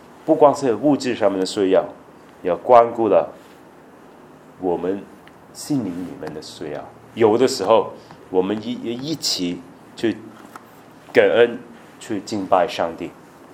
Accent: Hong Kong; 我在香港长大，所以常常可以在海边。

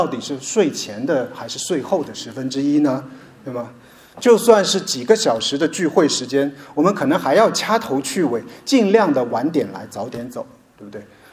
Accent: China; 特别是像我这样来自中国大陆地区的人来说

